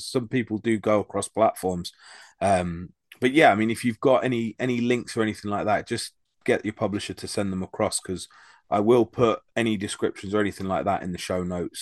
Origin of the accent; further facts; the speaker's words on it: London, United Kingdom; born there; As a Brit who's into history, I've only ever been to the British Museum once, and I was born in London